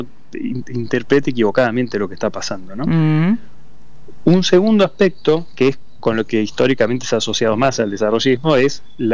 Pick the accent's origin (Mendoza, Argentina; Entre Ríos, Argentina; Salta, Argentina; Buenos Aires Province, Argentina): Entre Ríos, Argentina; Mira, yo soy de Entre Ríos, por ejemplo.